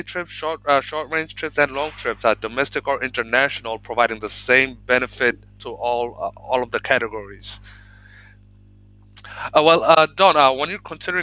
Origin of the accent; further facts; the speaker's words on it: Ipswich, Queensland, Australia; I'm from Ipswich.